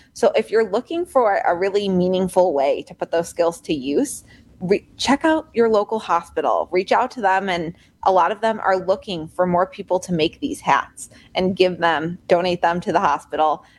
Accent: Chicago, Illinois, United States; because I am from the Chicago area and we really like our pizza.

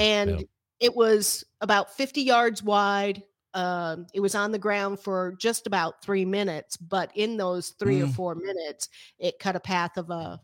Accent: Louisiana, United States; And I'm from Louisiana.

